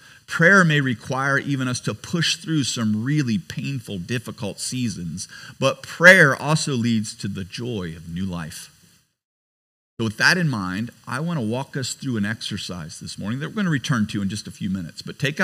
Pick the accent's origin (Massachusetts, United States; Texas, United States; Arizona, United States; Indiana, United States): Indiana, United States; I'm from Indiana. We like a good ain't in there.